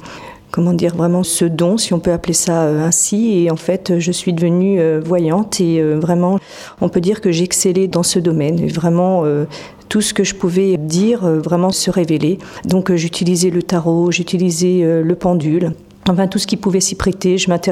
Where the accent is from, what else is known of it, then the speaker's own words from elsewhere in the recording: Paris, Île-de-France, France; À l'origine, je suis parisienne, mais je suis arrivée à Cholet dans le Maine-et-Loire il y a maintenant 5 ans.